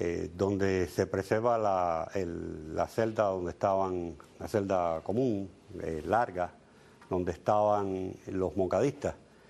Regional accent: Cuba; now in United States; cuando yo estaba creciendo en Cuba

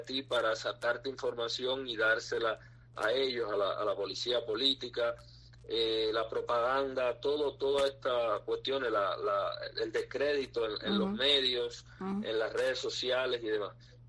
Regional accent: Cuba; para los que somos cubanos y hemos vivido dentro y sabemos cómo funcionan las cosas ahí

